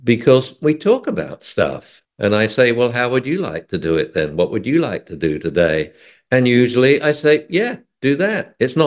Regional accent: England, United Kingdom; I actually, being English, I get very uptight when we're plugging something of mine, like the book.

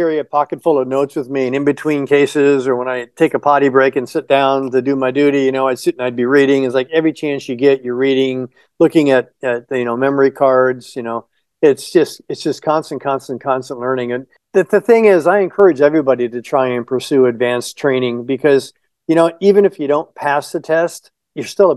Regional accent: Florida, United States; born there; And I was born in the Florida Keys, and after living all over the country, I ended up moving back here to the Florida Keys about 25 years ago.

